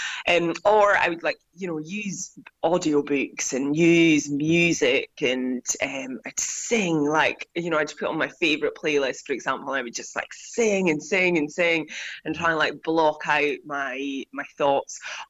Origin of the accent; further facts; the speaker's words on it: Scotland, United Kingdom; I'm from the Highlands of Scotland